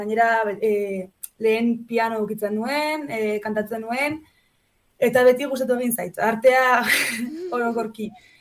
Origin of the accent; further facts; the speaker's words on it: Pamplona, Navarre, Spain; Bai, Iruñekoa naiz, Ertxapeako auzokoa.